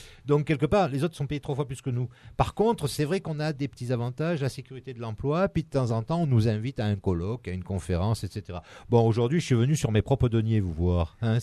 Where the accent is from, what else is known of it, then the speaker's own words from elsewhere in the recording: Tunisia; born there; moi je suis né en Tunisie